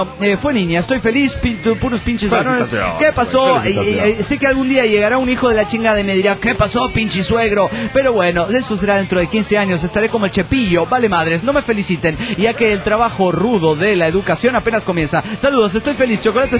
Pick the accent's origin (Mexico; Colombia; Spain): Mexico; Toluca, State of Mexico; de Toluca, México.